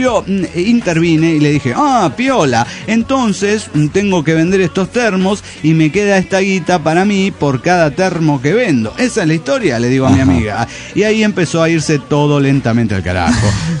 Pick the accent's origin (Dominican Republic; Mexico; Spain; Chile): Mexico; Mexicali, Baja California; Saludos, nave, desde la antesala del infierno Mexicali, que es donde van las almas pecadoras para irse adaptando al infierno. Ahí en ese hoyo caliente, en la frontera Mexicali Baja Califas